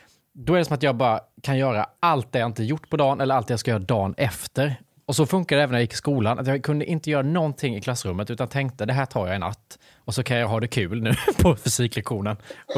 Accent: Värnamo, Jönköping County, Sweden; jag kommer från Värnamo, från ett hem där man jobbar 8-17 måndag till fredag

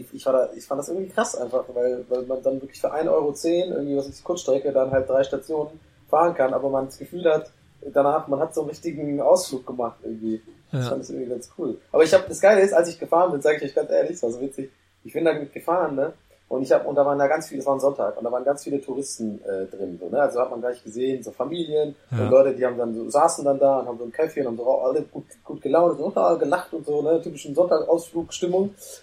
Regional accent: Hamburg, Germany; Ich bin Hamburger, ich wohne hier, ich muss heute ausnahmsweise mal die Fähre benutzen hier.

